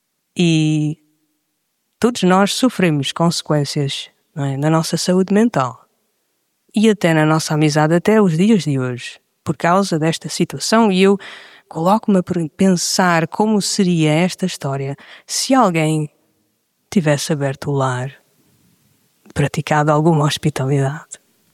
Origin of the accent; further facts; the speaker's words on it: Trás-os-Montes, Portugal; now in Lisbon, Portugal; quando mudei-me de Trás-os-Montes para Lisboa, há mais de 10 anos atrás, a vir para Lisboa